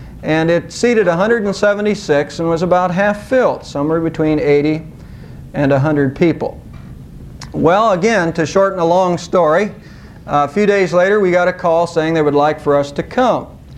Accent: Savannah, Ohio, United States; My hometown is Savannah, Ohio.

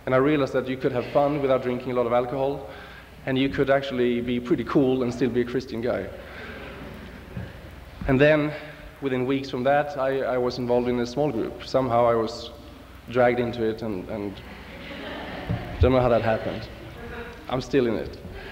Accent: Sweden; English is a second language; you can probably tell that I'm not from San Antonio. I'm not even from Texas, actually. I'm from one of the satellite states that we call Sweden.

